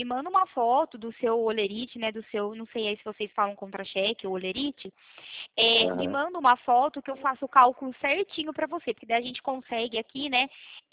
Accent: Mogi Guaçu, São Paulo, Brazil; Eu sou do Mogi Guaçu, interior de São Paulo.

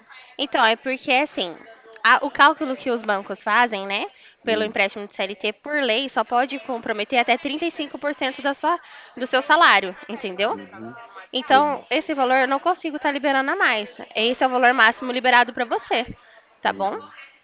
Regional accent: Americana, São Paulo, Brazil; eu sou daqui de Americana, né, São Paulo.

